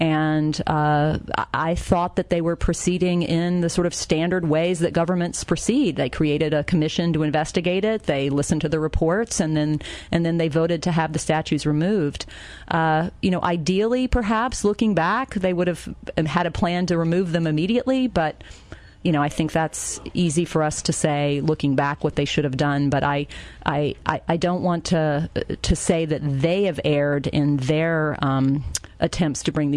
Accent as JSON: {"language": "English", "town": "Atlanta", "region": "Georgia", "country": "United States", "tie": "born or raised there", "said": "I grew up in Atlanta in a time of integrated schools"}